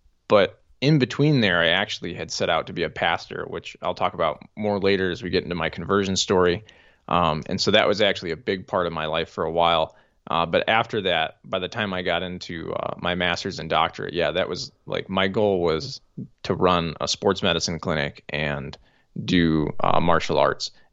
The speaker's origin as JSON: {"language": "English", "region": "Michigan", "country": "United States", "said": "Yeah, originally I was from Michigan, the Metro Detroit area. We call it the Metro, but it's a little bit outside, about an hour from Detroit."}